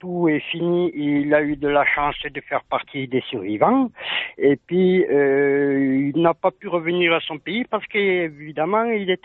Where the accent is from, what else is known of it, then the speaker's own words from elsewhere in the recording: Morocco; now in France; moi, je suis marocain, mon père il est sahraoui